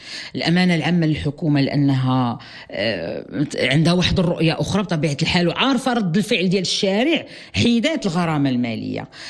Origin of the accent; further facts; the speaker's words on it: Morocco; والواحد احنا مغاربة، الواحد يطلب السلامة